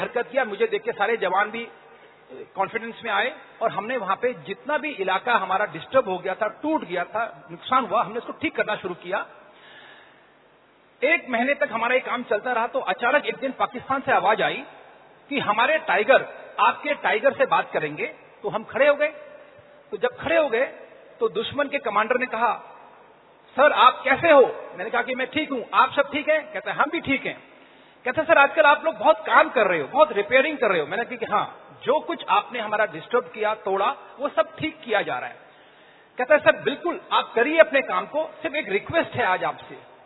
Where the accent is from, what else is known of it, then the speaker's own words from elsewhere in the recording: Agra, Uttar Pradesh, India; मैंने कहा दोस्त मैं आगरा का रहने वाला हूं, आप परिवार के साथ आगरा आइए।